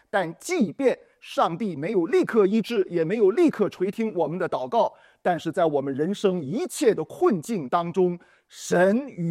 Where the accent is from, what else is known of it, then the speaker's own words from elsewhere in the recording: China; 那所以我们这个我们中国人也特别有意思哈，你看在我们华人的文化跟语言当中